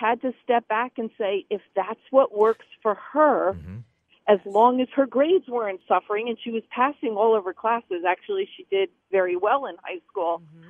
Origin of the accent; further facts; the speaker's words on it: New Jersey, United States; I'm the Jersey girl.